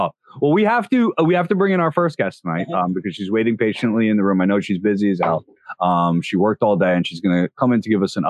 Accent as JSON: {"language": "English", "town": "Clark", "region": "New Jersey", "country": "United States", "tie": "born or raised there", "said": "So we met in my hometown of Clark"}